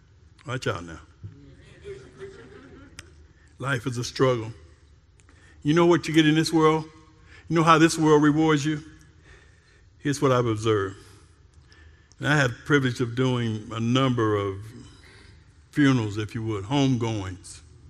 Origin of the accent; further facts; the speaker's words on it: United States; And as an American, I can tell you I love America.